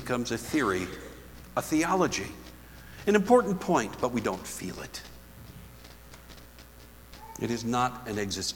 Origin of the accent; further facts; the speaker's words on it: Minnesota, United States; Because, I mean, I'm from Minnesota. And we're nice.